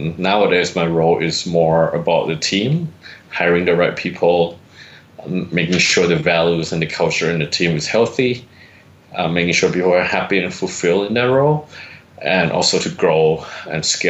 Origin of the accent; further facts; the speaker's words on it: Thailand; I'm from Thailand.